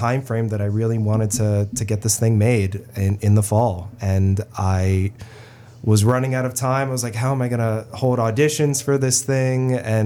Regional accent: Florida, United States; also born or lived in Los Angeles; now in Humboldt, United States; So I grew up in Florida, but I've only been in Humboldt for about 9 years. So at this point, I consider myself a local. But I lived in Los Angeles for a while

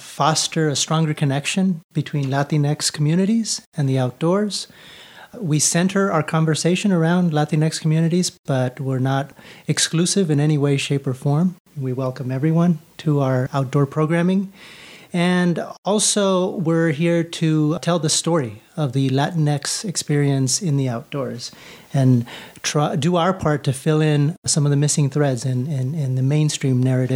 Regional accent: Los Angeles, California, United States; moved away as an adult; now in Costa Rica; And I'm from Los Angeles, California. But I ended up in Costa Rica because I went there in 2004 as a volunteer with Habitat for Humanity

